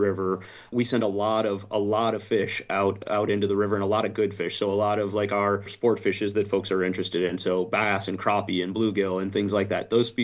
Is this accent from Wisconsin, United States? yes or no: yes; Wisconsin, United States; now in Havana, United States; I grew up in Wisconsin and attended, my undergrad was at University of Wisconsin-Stevens Point, but then I've been in Illinois since about 2004